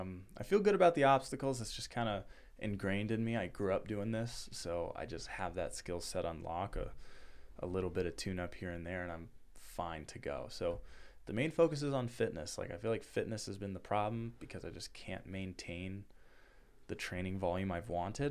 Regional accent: California, United States; Now, I grew up in Southern California with, like, everything I need around me.

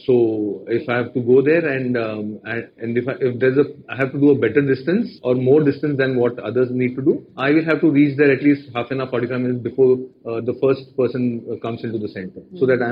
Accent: Mangalore, Karnataka, India; The community, we are from Mangalore.

